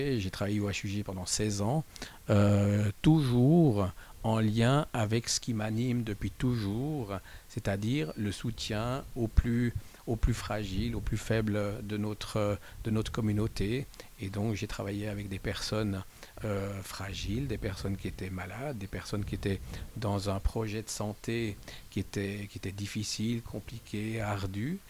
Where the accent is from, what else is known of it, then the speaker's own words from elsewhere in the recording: Jura, Switzerland; now in Geneva, Switzerland; je suis un genevois d'adoption. Hein. Je suis arrivé à Genève en 85 d'une lointaine région jurassienne.